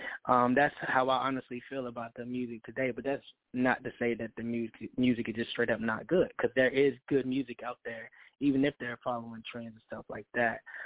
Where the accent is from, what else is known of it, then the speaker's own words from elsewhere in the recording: Dallas, North Carolina, United States; I am from Dallas, North Carolina, born and raised.